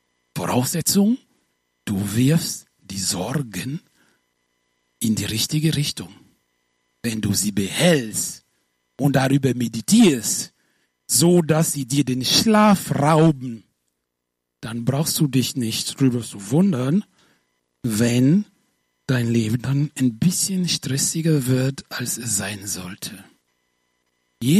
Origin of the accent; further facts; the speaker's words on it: Côte d’Ivoire; Ich war, als ich in der 4. Klasse war, in meiner Heimat, in der Elfenbeinküste